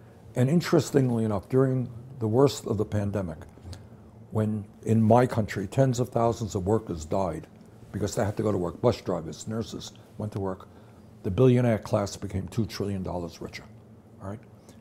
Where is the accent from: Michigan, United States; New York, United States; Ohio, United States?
New York, United States; Brooklyn; I grew up in Brooklyn, New York. My dad was a paint salesman. He came from Poland at the age of 17 without any money at all.